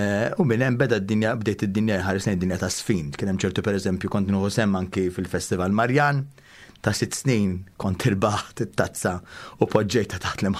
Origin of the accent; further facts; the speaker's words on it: Gozo, Malta; Jiena nkun gburi ngħid li jiena ġej mill-gżira sabiħa ta' Għawdex.